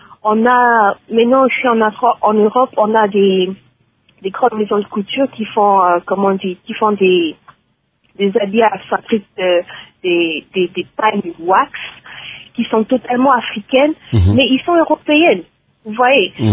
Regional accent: DR Congo; moi je suis une Congolaise

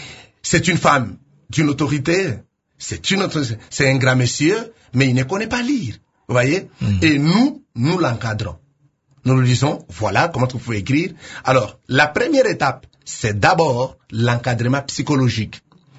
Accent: DR Congo; Alors, nous, en tant que Congolais, nous avons monté cette ASBL au niveau local.

